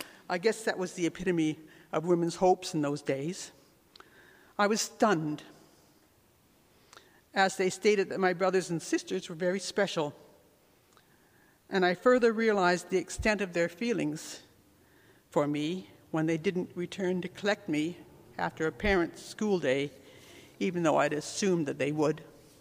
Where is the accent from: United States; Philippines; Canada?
Canada; born there; I was born in Canada just after the World War II.